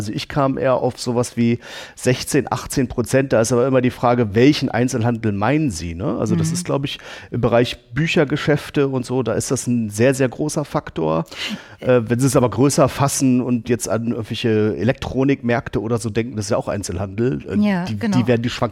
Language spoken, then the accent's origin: German; Wolfenbüttel, Lower Saxony, Germany; Nee, ich komme aus Wolfenbüttel. Direkt aus dem Zonenrandgebiet